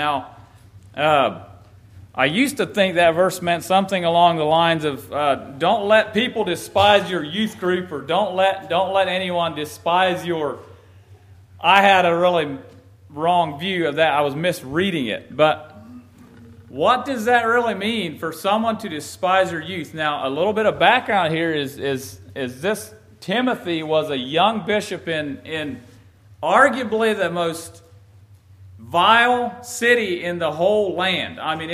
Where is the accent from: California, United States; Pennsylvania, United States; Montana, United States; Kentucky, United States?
Kentucky, United States; Auburn; from Auburn, Kentucky, and I have a family.